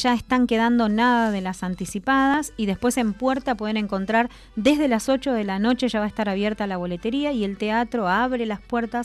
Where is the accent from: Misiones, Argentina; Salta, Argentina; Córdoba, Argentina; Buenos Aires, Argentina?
Buenos Aires, Argentina; born there; now in Caseros, Argentina; Yo soy nacida en Buenos Aires, sí. Hoy en este momento vivo en provincia de Buenos Aires, uh-huh. En Caseros, así que nada, y toda mi familia es tucumana, todos.